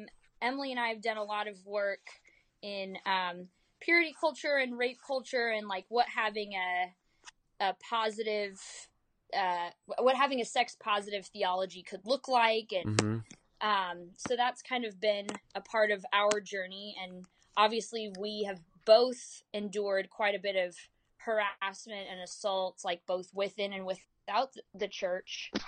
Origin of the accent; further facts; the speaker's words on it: Mexico; I grew up in Mexico, and did a lot of missions work with my parents.